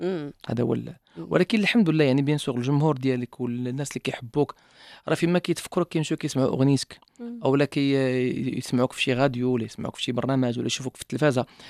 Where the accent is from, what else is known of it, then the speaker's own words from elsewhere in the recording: Morocco; الهوية ديالنا ماشي كمغاربة